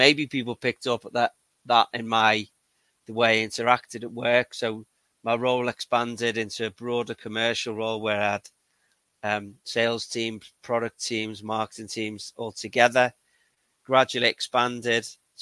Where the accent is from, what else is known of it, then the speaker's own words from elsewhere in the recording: Liverpool, North West England, United Kingdom; now in Stratford, United Kingdom; I'm originally from Liverpool. I now live in the middle of the country in Stratford.